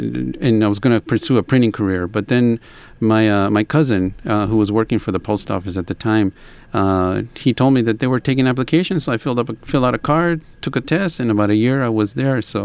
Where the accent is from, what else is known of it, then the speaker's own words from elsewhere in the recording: Los Angeles, California, United States; I grew up in L.A., right in the middle of all of the pandilleros and everything.